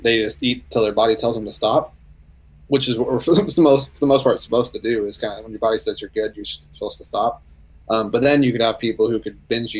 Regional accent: United States; They don't eat like we do as an American, right?

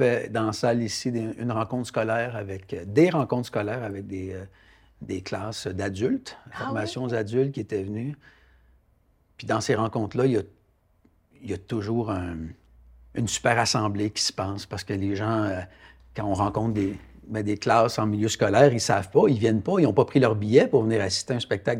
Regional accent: Quebec, Canada; now in Montreal, Canada; Je viens d'une famille aimante de la Montérégie au Québec. J'habite Montréal

